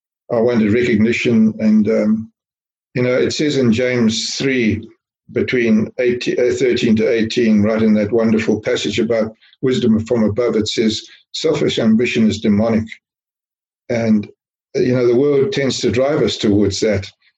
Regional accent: Zimbabwe; born there; I was born in Zimbabwe. I was brought up here.

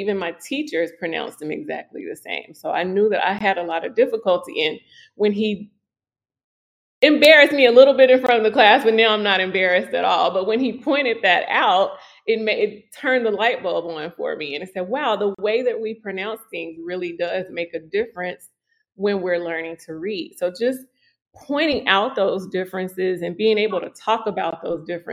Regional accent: Tennessee, United States; also born or lived in Pembroke Pines, Florida / Tallahassee, Florida / Atlanta, Georgia / California; I am from Tennessee, but I've also lived in just outside of Miami in Pembroke Pines.

